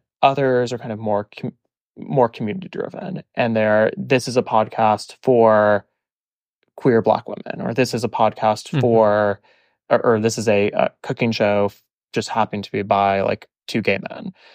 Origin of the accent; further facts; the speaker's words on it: Midwest, United States; But growing up in the Midwest, we had both.